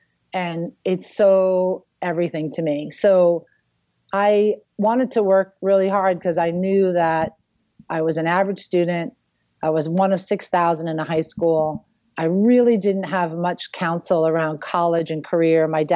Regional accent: Brockton, Massachusetts, United States; I grew up in Brockton, Massachusetts, legitimately known as City of Champions

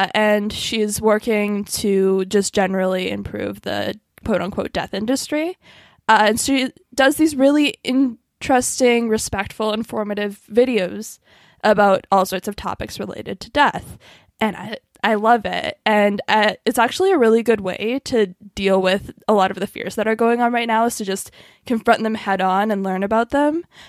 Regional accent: Canada; which I found personally interesting as a Canadian.

